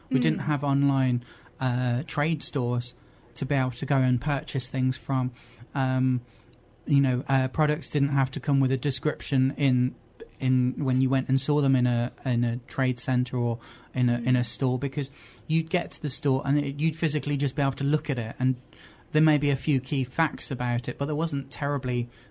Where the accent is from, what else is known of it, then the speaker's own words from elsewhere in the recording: United Kingdom; I find that we as British people are very polite about what we